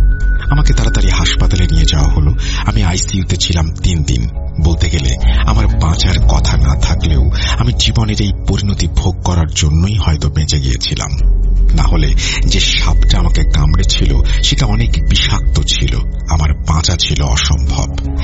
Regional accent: Comilla, Chittagong Division, Bangladesh; আমি কুমিল্লার বাসিন্দা

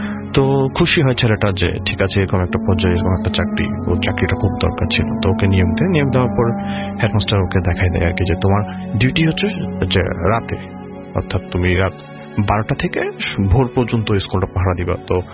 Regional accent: Rampura, Dhaka Division, Bangladesh; আমি এসেছি রামপুরা থেকে।

